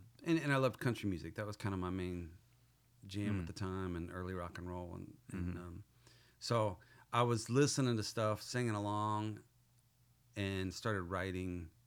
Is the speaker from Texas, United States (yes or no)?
yes; The Woodlands, Texas, United States; also born or lived in Houston; So I was born in Houston. My mom's from Houston. And I grew up there, and my dad's from Waco, Texas.